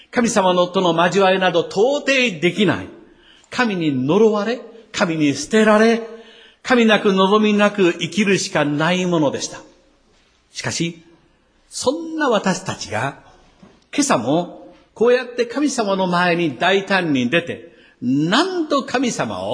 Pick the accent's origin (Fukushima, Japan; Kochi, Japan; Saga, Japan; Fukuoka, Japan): Kochi, Japan; 土佐の高知で生まれ、あの四国で育った私